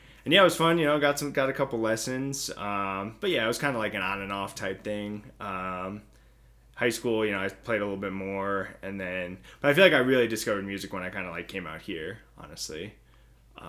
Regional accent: Poughkeepsie, New York, United States; Yeah, so I grew up in Poughkeepsie, and then I went to college at RIT in Rochester, New York. So pretty much on the other, you know, upstate side of New York.

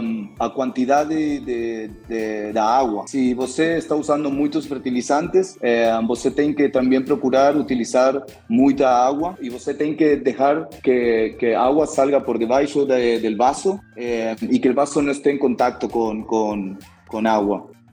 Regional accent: Buenos Aires, Argentina; Portuguese is a second language; moved away; also born or lived in Uruguay; Um pouquinho de portunhol. É, eu sou argentino, de Buenos Aires. Eu morei também no Uruguai, durante 3 anos.

